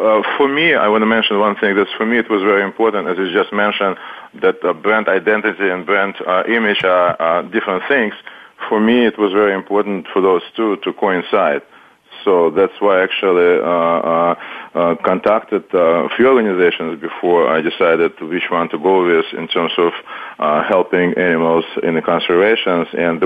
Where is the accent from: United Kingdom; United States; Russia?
Russia; English is a second language; because I'm from Russia also